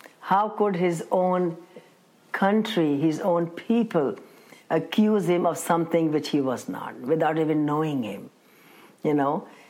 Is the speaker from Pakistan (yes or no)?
yes; Pakistan; You know, I was born and raised in Pakistan.